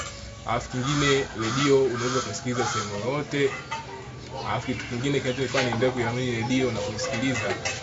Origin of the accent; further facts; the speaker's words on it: Masasi, Mtwara, Tanzania; natokea Masasi, Tanzania.